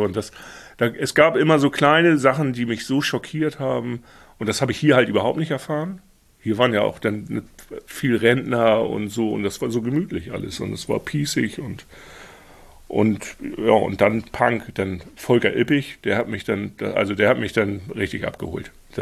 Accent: Hamburg, Germany; ich bin ja Hamburger und bin in Niendorf aufgewachsen, was natürlich so böse HSV-Gegend ist auch. Und bin natürlich auch, ich bin 71er-Jahrgang.

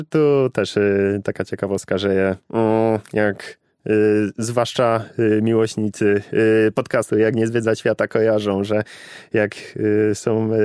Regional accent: Beskids, Poland; mimo iż jestem z gór, bo jestem z Beskidów

